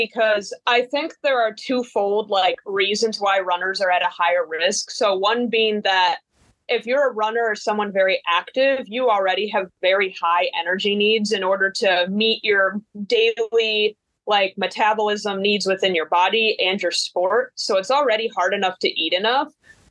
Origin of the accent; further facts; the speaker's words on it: Peoria, Illinois, United States; now in Kenosha, United States; I did my clinical dietitian training at OSF St. Francis Medical Center in my hometown of Peoria